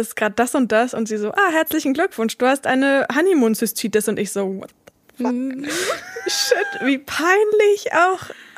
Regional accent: Berlin, Germany; ich bin 28 Jahre alt. Ich komme aus dem Rand von Berlin

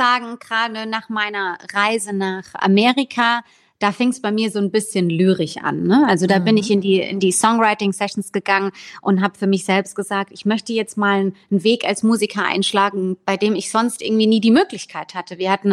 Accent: Germany; moved away; da ich natürlich auch Deutschland ist meine Heimat. Ich bin absolut großer Deutschland-Fan und merke dann auch, wenn ich irgendwie einen Moment zu lange hier bin, dass ich dann auch wirklich Heimweh bekomme.

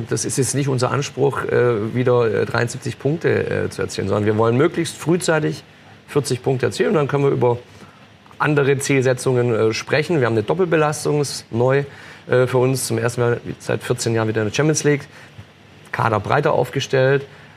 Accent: Baden-Württemberg, Germany; Aber ich bin ja Schwabe, deswegen kann ich es ganz gut einordnen.

